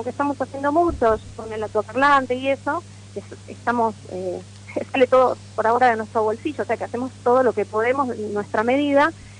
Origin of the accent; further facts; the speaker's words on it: San Lorenzo, Santa Fe, Argentina; en mi caso, yo que soy de San Lorenzo